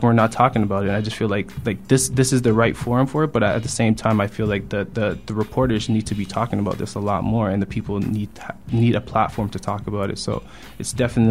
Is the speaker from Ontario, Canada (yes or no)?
yes; Toronto, Ontario, Canada; people think I'm from America, and it's just kind of like, is this a Brooklyn story? And I'm like, no, I'm from Toronto.